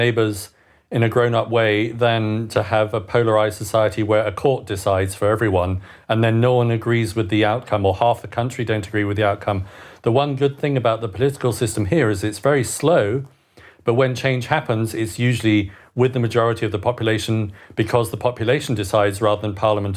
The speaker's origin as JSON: {"language": "English", "country": "United Kingdom", "lives_now": "Switzerland", "said": "So I think I'm still British, but becoming more Swiss every day."}